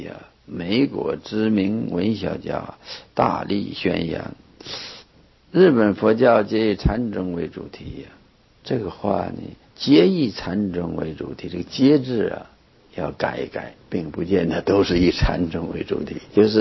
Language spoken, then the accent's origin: Chinese; China; 我们本身中国人，中国的出家人，